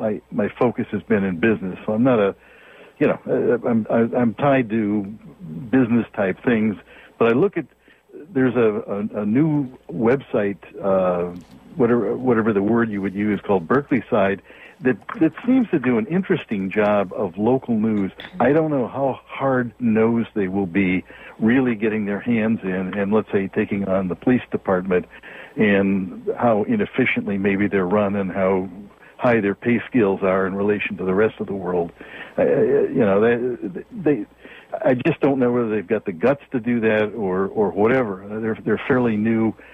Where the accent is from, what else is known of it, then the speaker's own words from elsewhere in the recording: Michigan, United States; now in San Francisco Bay Area, United States; I come from Michigan, which is, you know, you get away from Detroit, just incredibly conservative.